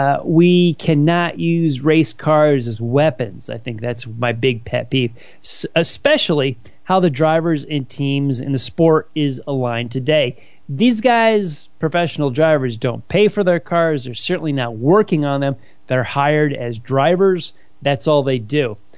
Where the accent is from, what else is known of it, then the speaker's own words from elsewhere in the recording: Connecticut, United States; a native of my home state of Connecticut